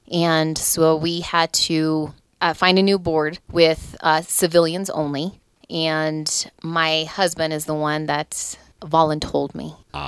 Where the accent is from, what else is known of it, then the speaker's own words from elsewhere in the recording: Denver, Colorado, United States; I am a Colorado native.